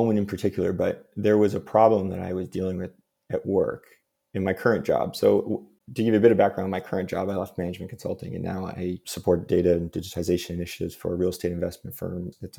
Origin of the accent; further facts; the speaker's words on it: Toronto, Ontario, Canada; moved away as an adult; now in London, United Kingdom; I'm not originally British. I'm originally from Canada. Moved here from Toronto in September 2019.